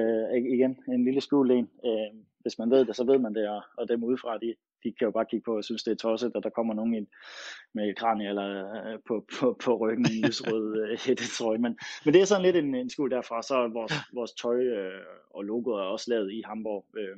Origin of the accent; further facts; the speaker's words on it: Fredericia, Region of Southern Denmark, Denmark; Jeg er 30 år gammel. Født og opvokset i Fredericia.